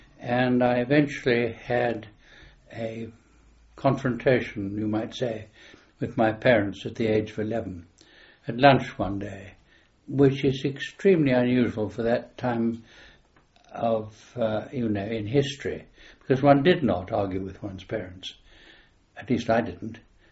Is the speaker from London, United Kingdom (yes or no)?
yes; London, United Kingdom; born there; I was born in South Kensington, 27th of January, 1921.